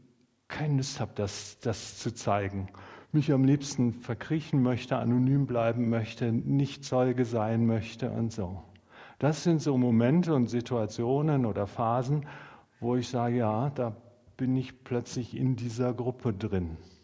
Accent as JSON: {"language": "German", "region": "North Rhine-Westphalia", "country": "Germany", "tie": "born or raised there", "said": "ich bin gebürtiger Sauerländer und als Sauerländer freut man sich eher nach innen"}